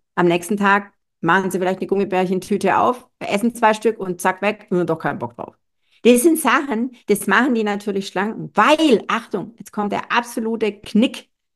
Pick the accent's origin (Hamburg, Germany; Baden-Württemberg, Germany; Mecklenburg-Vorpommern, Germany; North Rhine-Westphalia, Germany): Baden-Württemberg, Germany; also ich bin Schwabe, ja.